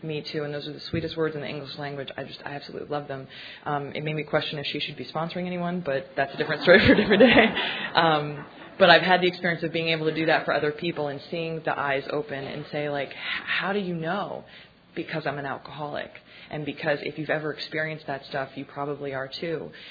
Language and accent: English; Alabama, United States; And I am from Alabama.